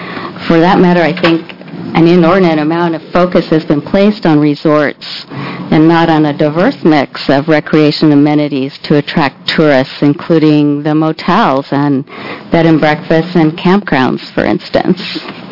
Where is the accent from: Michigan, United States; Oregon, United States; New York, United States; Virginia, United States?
Oregon, United States; Powell Butte; I'm from Powell Butte in Crick County, and I never thought I'd be testifying in front of a House committee.